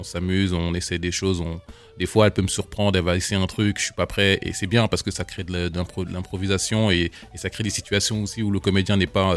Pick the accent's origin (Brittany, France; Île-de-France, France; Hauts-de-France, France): Île-de-France, France; Mantes-la-Jolie; parce qu'on vient de Mantes-la-Jolie.